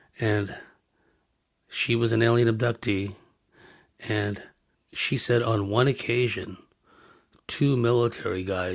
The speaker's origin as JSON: {"language": "English", "town": "San Jose", "region": "California", "country": "United States", "said": "since I'm from San Jose, I flew up from San Diego and went up to San Jose for the weekend"}